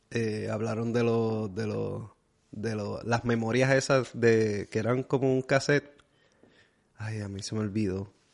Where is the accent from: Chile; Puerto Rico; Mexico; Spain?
Puerto Rico; Salinas; Y nací allá. Me dijo, ok. Y yo le dije, soy de Salinas.